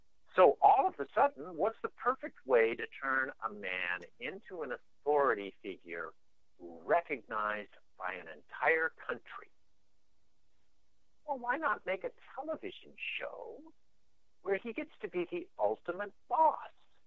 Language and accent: English; Hollywood, California, United States; I come from Hollywood. My, you know, whole family was actors and actresses